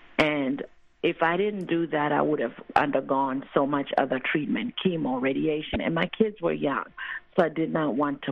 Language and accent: English; Tanzania; moved away; Well, I'm very thankful to be here, and I am from Tanzania